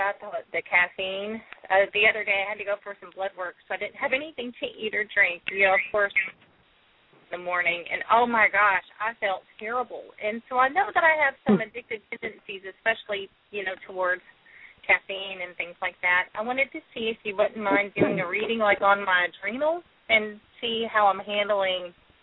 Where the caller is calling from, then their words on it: Texas, United States; From Texas.